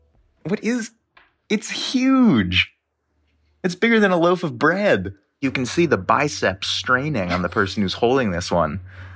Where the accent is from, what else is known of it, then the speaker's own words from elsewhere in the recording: New Hampshire, United States; I grew up in rural New Hampshire.